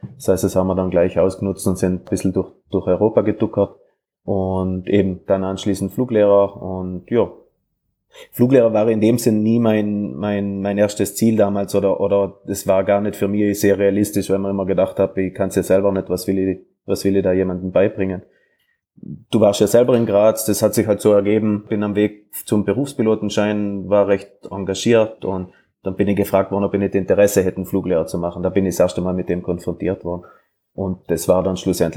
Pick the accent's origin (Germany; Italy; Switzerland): Italy; Trentino-Alto Adige; weil ich bin ja Südtiroler, also am Papier Italiener, in Südtirol gibt es keine Flugschule